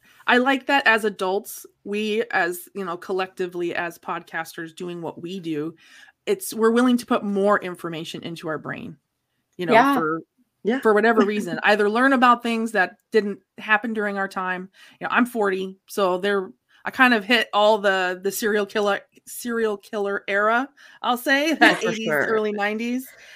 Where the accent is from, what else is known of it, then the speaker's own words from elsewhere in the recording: Wisconsin, United States; I'm from Wisconsin, so I know what a Youper is.